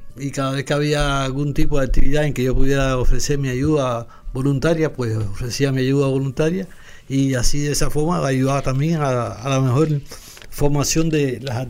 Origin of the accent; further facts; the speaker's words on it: Cuba; now in Spain; Bueno, ya pues yo llego aquí de Cuba, bueno, de traba, ya saben que soy cubano